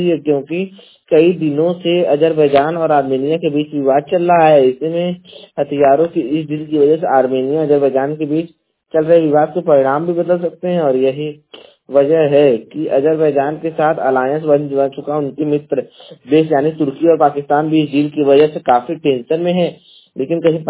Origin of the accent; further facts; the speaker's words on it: Jaunpur, Uttar Pradesh, India; और मैं उत्तर प्रदेश के जौनपुर जिले का निवासी हूं